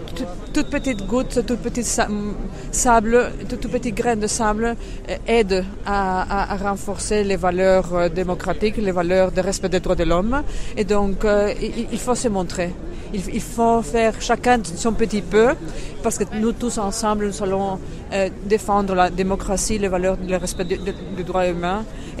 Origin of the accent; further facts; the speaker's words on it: Spain; Moi, en tant qu'Espagnole, fonctionnaire, mère, et mon mari en tant qu'Allemand. Et nous sommes ici, lui en tant que protestant, moi en tant que catholique.